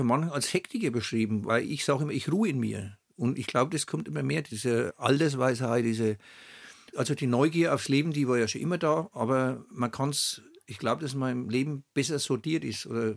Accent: Oberschwabach, Bavaria, Germany; born there; Ich wurde in Oberschwabach geboren, auf dem Kanapee, um 7:30.

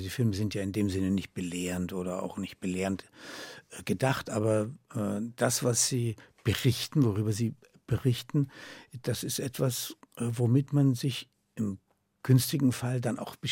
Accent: Munich, Bavaria, Germany; also born or lived in Berlin; die wesentlichen Jahre habe ich in München erlebt. Und da könnte ich sagen, ja, das ist meine Heimat.

